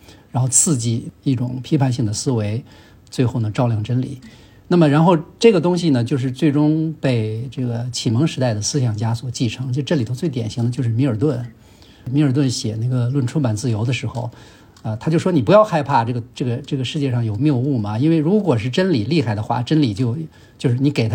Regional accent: China

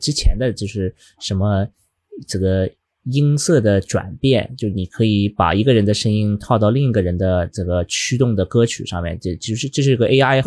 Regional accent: Finland; Chinese is a second language; 哦，因为我是芬兰人。

